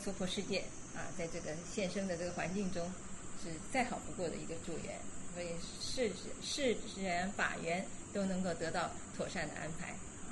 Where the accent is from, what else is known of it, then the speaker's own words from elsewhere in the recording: Taiwan; moved away as an adult; now in United States; 跟着师父宣化上人，为了这个因缘去的美国，生在台湾，长在台湾。来天津呢是我的家乡故乡，因为我父亲都是天津人